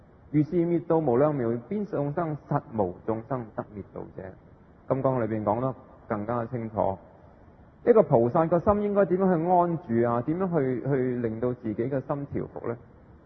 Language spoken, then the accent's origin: Cantonese; Guangdong, China; 我们的广东话是我们广东人创造的嘛